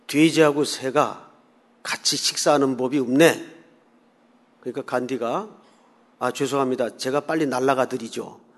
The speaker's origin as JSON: {"language": "Korean", "country": "South Korea", "lives_now": "United States", "said": "난 그냥 한국 사람이니까 이 사인 쓰겠다고."}